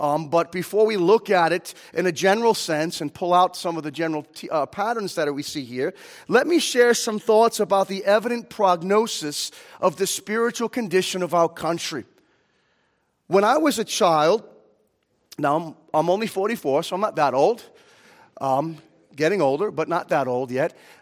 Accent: Copaic, United States; I grew up in Copaic, went to all the Copaic schools, you know, the grade school, high school, junior high, and everything was public school.

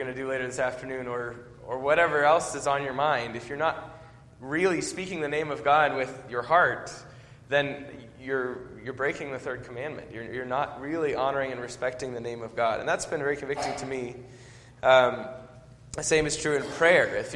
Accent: Boston, Massachusetts, United States; when I was growing up in Boston

